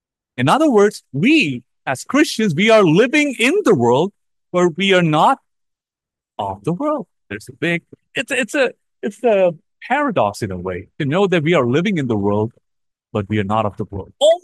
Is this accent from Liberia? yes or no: no; India; now in United States; as we live in America, initially when we come from India. Then we get our citizenship and it goes on.